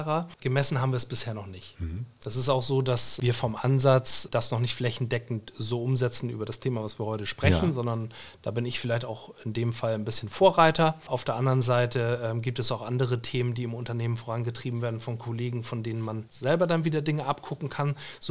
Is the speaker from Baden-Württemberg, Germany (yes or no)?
no; Schleswig-Holstein, Germany; bin ich als Schleswig-Holsteiner endlich wieder im Heimatbundesland.